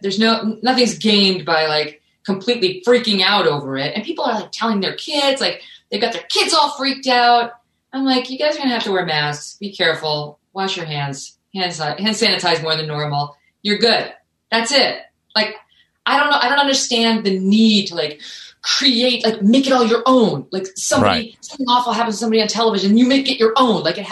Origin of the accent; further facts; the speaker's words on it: Ireland; I am Irish after all.